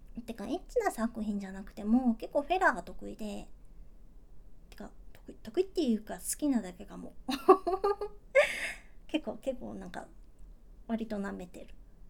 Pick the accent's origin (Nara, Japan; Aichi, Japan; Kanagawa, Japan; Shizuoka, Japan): Aichi, Japan; Nagoya; 出身地はね、愛知県です。東京と大阪の間。そう、愛知県ってさ、なんかたまにどこって言われて、でなんか名古屋って言うとみんなわかるんだけど、